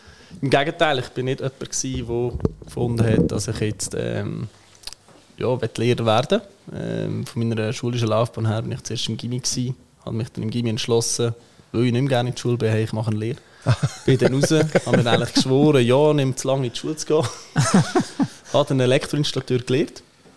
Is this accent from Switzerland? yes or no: yes; Lucerne, Switzerland; Das ist auch korrekt. Ich komme aus dem Kanton Luzern.